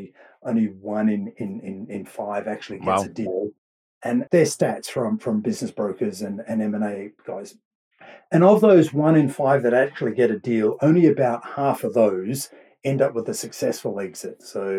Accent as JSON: {"language": "English", "country": "Australia", "tie": "born or raised there", "accent": "mild Australian", "lives_now": "United Kingdom", "said": "I'm actually an Aussie, born and bred, spent most of my life there, but I've been living in the UK for the last nearly 20 years. So, it's a pretty mild Aussie accent"}